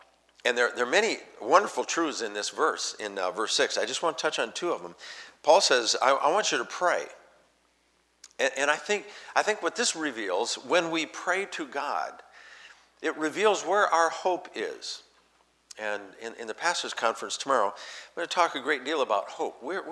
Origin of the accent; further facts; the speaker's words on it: South Dakota, United States; moved away as an adult; I'm from South Dakota and, went through elementary school and high school and all that there.